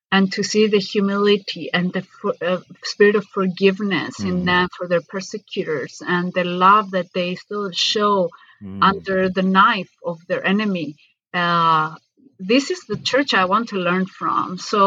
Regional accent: Cyprus; moved away as an adult; now in Athens, Greece; So I was born and raised in Cyprus. And when I was about 20 years old, I moved to Greece

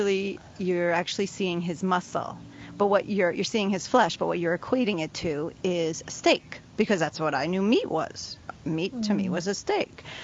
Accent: Queens, New York, United States; it was growing up in Queens, when I finally was, you know, my family would take us camping or to these farms in Pennsylvania during the summer.

